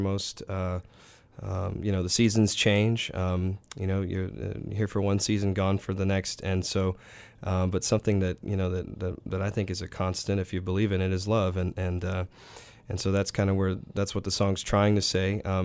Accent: Spring, Texas, United States; I grew up in Spring, Texas, which is just north of Houston, just south of the Woodlands. My parents are still there.

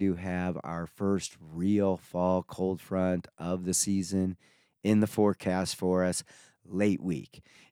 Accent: Canada; I'm Canadian meteorologist

